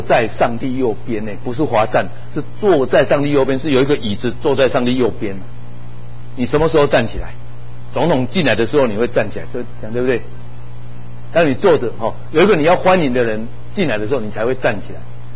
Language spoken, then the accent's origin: Chinese; Changhua County, Taiwan; 在台北哦，我是彰化人